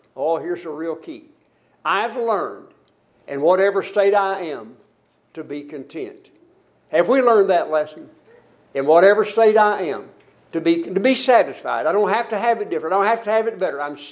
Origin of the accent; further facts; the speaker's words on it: United States; it's hard to get out of my mind, I'm an American, you can't do this to me